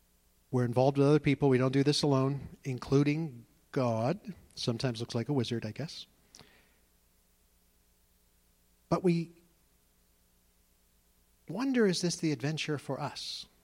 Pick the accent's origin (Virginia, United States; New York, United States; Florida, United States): New York, United States; I grew up in New York, taught to use my words.